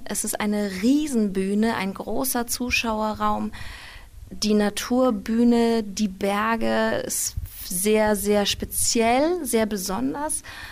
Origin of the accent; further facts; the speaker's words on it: Nuremberg, Bavaria, Germany; born there; now in Berlin, Germany; Ich bin Schauspielerin, Sängerin, geboren in Nürnberg und lebend aktuell in Berlin und Hamburg